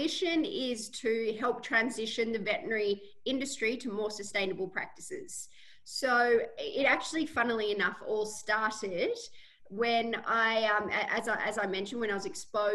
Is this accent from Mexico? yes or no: no; Australia; I grew up on the Murray River here in Australia, which is the largest river we have here in Australia. It actually goes through our property